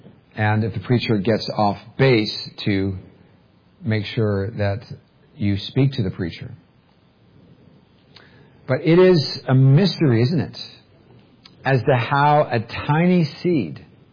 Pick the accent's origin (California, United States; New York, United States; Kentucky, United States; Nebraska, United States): California, United States; growing up in Silicon Valley, I have no business talking about farming at all